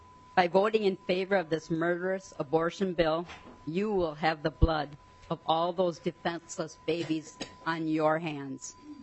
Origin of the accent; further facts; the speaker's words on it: Rochester, Minnesota, United States; I'm from Rochester, Minnesota.